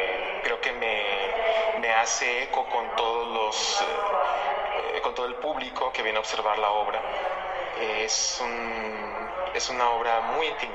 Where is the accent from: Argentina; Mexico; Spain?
Mexico; Ciudad Juárez, Chihuahua; now in Mexico City, Mexico; Yo soy del norte, yo soy de Ciudad Juárez, Chihuahua. Y bueno, hace muchísimos años que me vine a la Ciudad de México, hace casi 20 años.